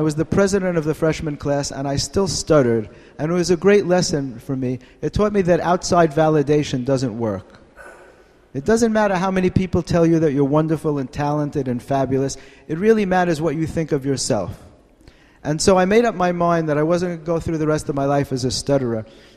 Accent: Bronx, New York, United States; When I grew up in the Bronx, it was very rare to have Jewish heroin addicts.

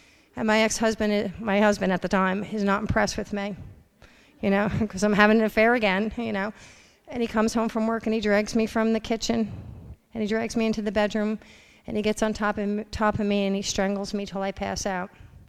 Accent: New Jersey, United States; I was 14 years old, and I was born and raised in New Jersey. Me and my best friend cut school to go to Jersey City to her cousin's house.

